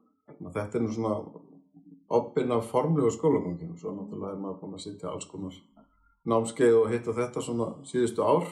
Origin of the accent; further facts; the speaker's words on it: Húsavík, Northeastern Region, Iceland; Ég náttúrulega alinn upp á Húsavík